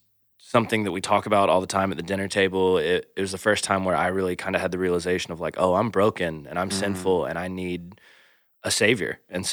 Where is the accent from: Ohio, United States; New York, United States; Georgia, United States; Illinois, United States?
Georgia, United States; Atlanta; now in Macon, United States; we both grew up, born and raised in Atlanta, Georgia. But for the past 8 years, we've lived in Macon, Georgia